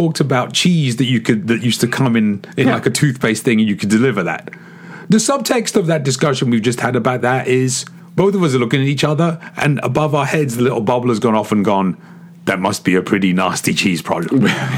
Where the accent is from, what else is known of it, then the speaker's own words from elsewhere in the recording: England, United Kingdom; when I was a kid, and I wish I could remember the name of the product growing up in England